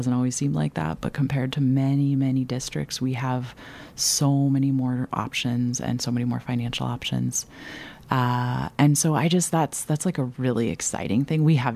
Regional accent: Long Beach, California, United States; now in Madison, United States; Yeah. So I was born in Long Beach, California. I spent all through elementary school there and public school.

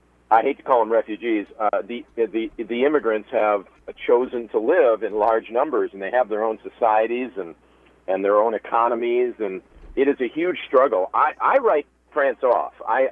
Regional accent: United States; I said, yeah, I'm from America

